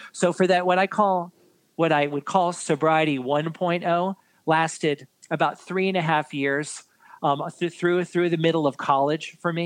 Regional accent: New York City, New York, United States; So born and raised in New York City.

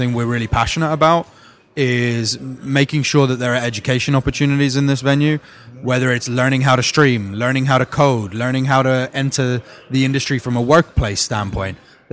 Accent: United Kingdom; And that felt really good for me being British and it being a game I really love.

